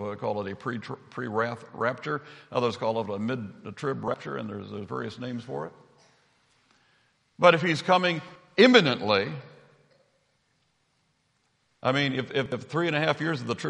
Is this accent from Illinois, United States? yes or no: yes; Illinois, United States; now in Duluth, United States; head down to central Illinois to my hometown.